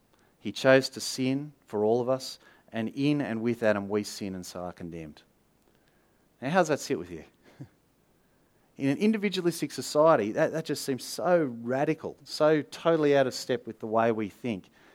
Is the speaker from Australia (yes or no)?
yes; Australia; So I'm descended from criminals. And I sort of like that because I'm Australian.